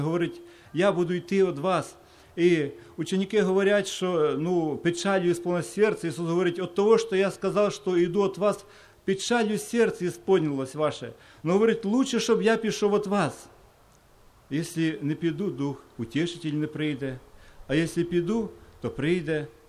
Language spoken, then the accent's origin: Ukrainian; Sahunivka, Cherkasy Oblast, Ukraine; Я сам із Черкащини, з села Сагунівки.